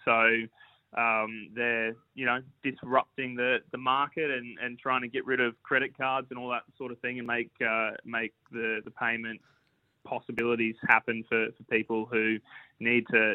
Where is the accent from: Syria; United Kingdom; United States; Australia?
Australia; Central Coast, New South Wales; a little sign writers workshop in West Gosford, back in my hometown, Central Coast.